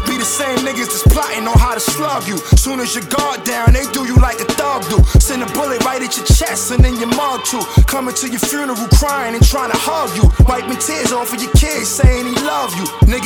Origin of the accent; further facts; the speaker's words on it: Bronx, New York, United States; I come from the Bronx, New York, just in case you ain't know.